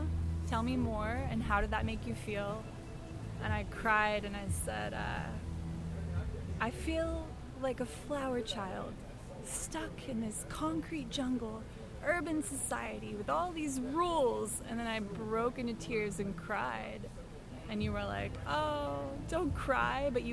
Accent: New Jersey, United States; I'm from New Jersey. I don't have a soul.

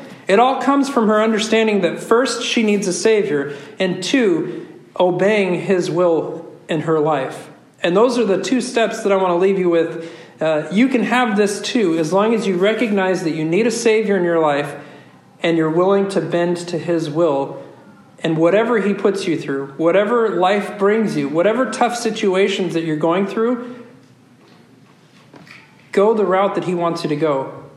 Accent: Rockwood, Oregon, United States; I was born and raised in Rockwood most of my life, which is a humble state, humble area. It's a lower socioeconomic.

